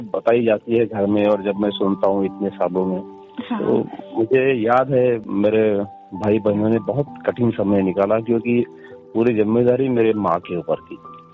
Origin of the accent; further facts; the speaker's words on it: India; born there; मेरा जन्म स्वतंत्र भारत में हुआ।